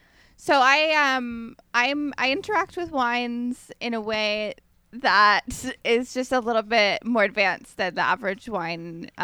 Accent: Canada; I'm from Canada.

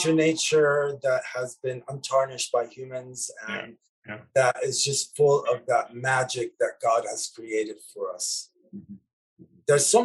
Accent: Lebanon; because music saved my life in a way, as a child growing up in Lebanon.

